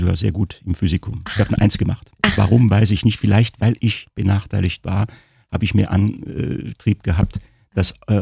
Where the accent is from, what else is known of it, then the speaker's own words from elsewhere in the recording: Cologne, North Rhine-Westphalia, Germany; moved away as an adult; ich bin in Köln zur Schule gegangen